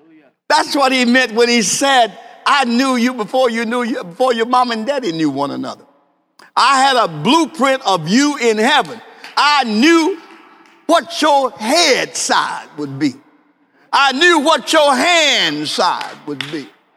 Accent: Los Angeles, California, United States; I was raised up in South Central Los Angeles, and I was in a gang.

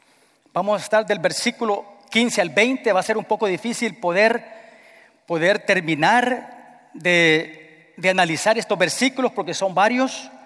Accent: El Salvador; Aquí en los Estados Unidos, por supuesto, ¿no? Yo tuve doble celebración porque el miércoles fue en El Salvador, yo soy de El Salvador

